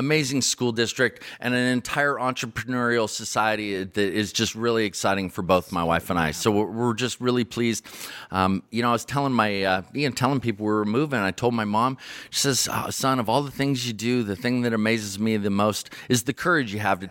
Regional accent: California, United States; now in Loomis, United States; You know, I've born and raised in the Bay Area, and I've lived in Silicon Valley for the last 25 years of my life.

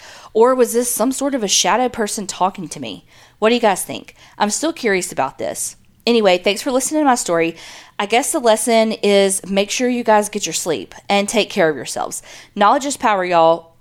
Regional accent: United States; moved away as an adult; now in United Kingdom; Side note, I'm American, but I live in Scotland now since my fiancé is Scottish

